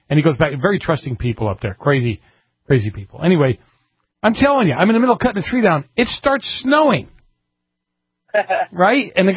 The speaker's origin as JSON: {"language": "English", "town": "Boston", "region": "Massachusetts", "country": "United States", "said": "I'm from Boston."}